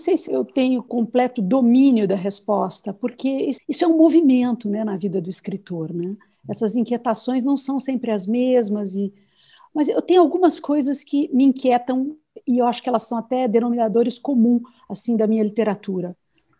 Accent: Brazil; moved away; porque eu sou brasileira, toda minha família está aí, meus amigos, a minha língua, sabe? Eu saí do Brasil, mas o Brasil continua dentro de mim.

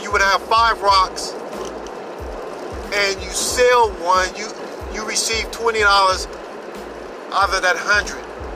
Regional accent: Oakland, California, United States; I'm from Oakland, California. So I know about the demographics in my city.

